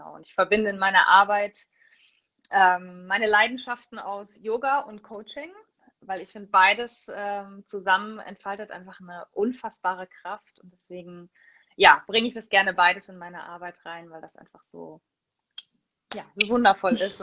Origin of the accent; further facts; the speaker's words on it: Cologne, North Rhine-Westphalia, Germany; Ja, wo ich herkomme, das ist in Köln. Also ich lebe in Köln am Stadtrand.